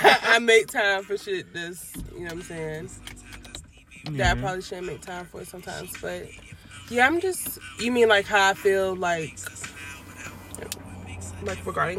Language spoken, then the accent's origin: English; Virginia Beach, Virginia, United States; I'm from Virginia Beach, and my major is nursing.